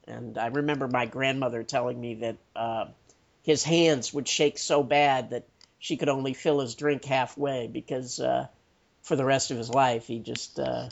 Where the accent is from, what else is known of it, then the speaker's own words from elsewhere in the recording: Illinois, United States; I did see the original place of the St. Valentine's Day Massacre growing up outside Chicago.